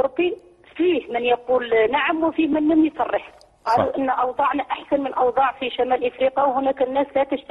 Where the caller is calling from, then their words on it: Belgium; أنا أتصل بك من بلجيكا